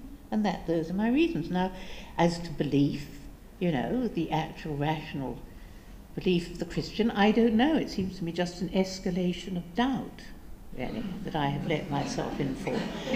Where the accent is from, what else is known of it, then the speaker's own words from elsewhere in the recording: England, United Kingdom; I'm English. That's right. Proud of it.